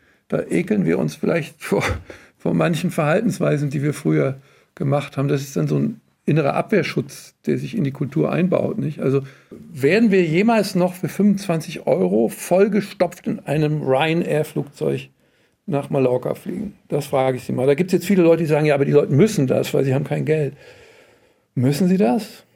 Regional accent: Germany; now in Austria; Und ich lebe in Österreich als Deutscher seit vielen Jahren

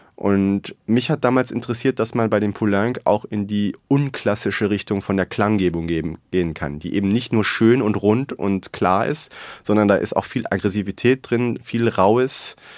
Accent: Berlin, Germany; Ich bin ganz kurz vor der Wende geboren in West-Berlin und bin auch zur Grundschule gegangen in West-Berlin.

